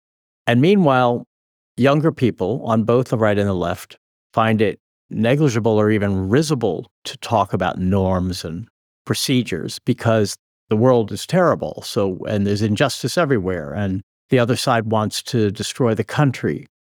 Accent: California, United States; I didn't think the world I grew up in California, was going to disappear

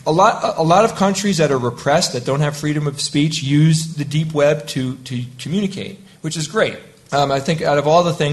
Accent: United States; You know, I'm from the United States, and maybe a lot of people in the U.S. aren't using it.

